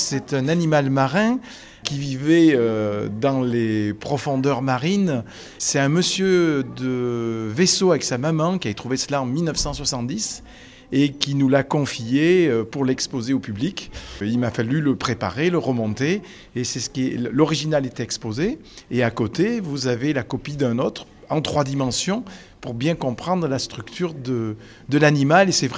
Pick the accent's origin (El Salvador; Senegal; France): France; Auvergne-Rhône-Alpes; born there; puisque je suis né moi en Ardèche, mais sur le secteur de la voulte Rompon.